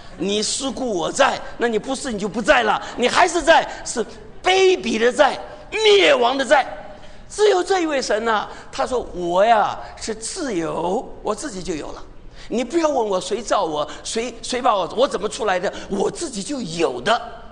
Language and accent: Chinese; China; 我们中国人有句话叫做什么？